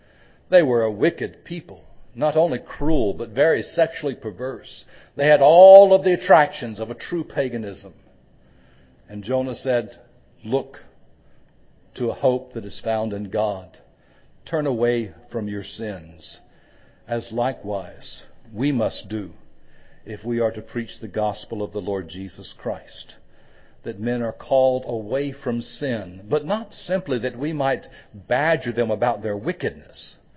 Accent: Fayetteville, North Carolina, United States; In my hometown in Fayetteville, North Carolina, a big military town

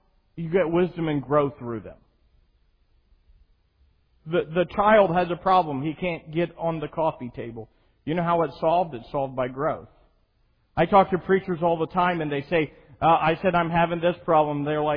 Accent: Amish country, United States; I grew up in Amish country

